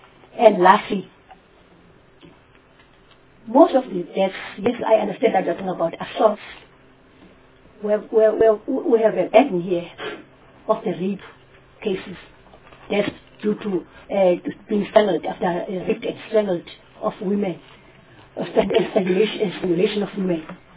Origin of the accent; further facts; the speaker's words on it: Eastern Cape, South Africa; I'm from Eastern Cape.